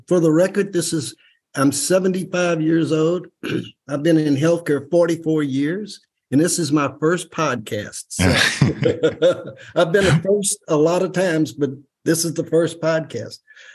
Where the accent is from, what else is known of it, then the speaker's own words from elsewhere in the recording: Louisville, Kentucky, United States; since I was a teenager growing up in Kentucky during the 1960s, I was a regular participant in civil rights demonstrations and protests.